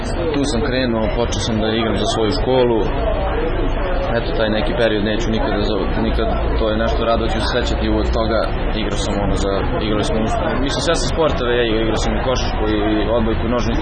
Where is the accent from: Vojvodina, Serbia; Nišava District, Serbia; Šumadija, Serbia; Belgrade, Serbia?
Šumadija, Serbia; Kragujevac; dolazim iz Kragujevca, naravno iz Velikog Polja, to je Grošnice.